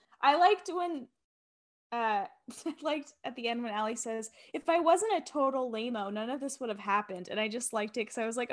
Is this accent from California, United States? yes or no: yes; California, United States; I grew up in Southern California too. So I didn't experience snow.